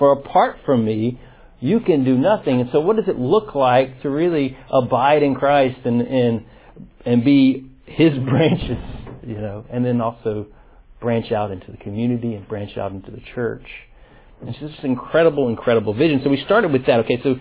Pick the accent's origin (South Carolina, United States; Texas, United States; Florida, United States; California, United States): South Carolina, United States; now in Birmingham, United States; I'm obviously not from Birmingham. I'm from South Carolina, but coming here almost 10 years ago